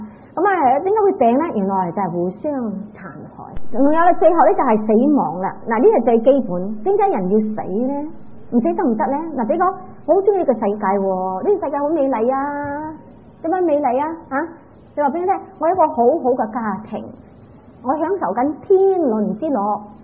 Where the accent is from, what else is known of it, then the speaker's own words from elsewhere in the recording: China; 我哋中國人成日點講啦？大蟲食細蟲。